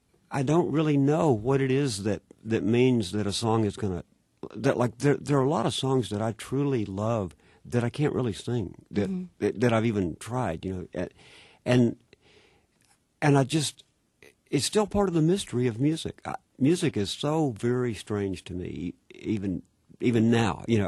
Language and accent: English; Lubbock, Texas, United States; I grew up basically in Lubbock.